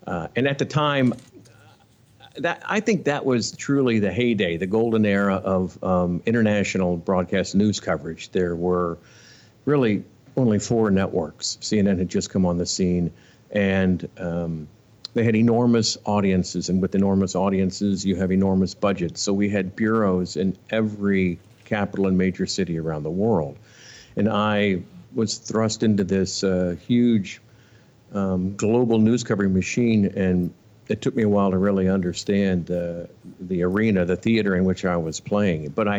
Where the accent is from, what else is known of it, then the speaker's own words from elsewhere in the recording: Ohio, United States; got a job at the NBC station in my hometown of Ohio, which I quickly outgrew and started sending out material to bigger cities.